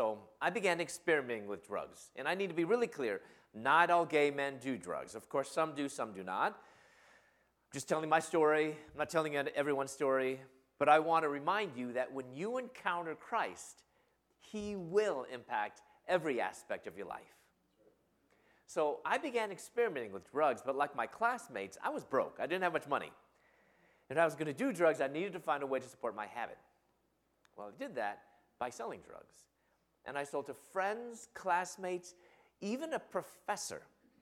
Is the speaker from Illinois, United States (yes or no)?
yes; Chicago, Illinois, United States; moved away as an adult; In my early 20s, I'm from Chicago. I moved to Louisville, Kentucky.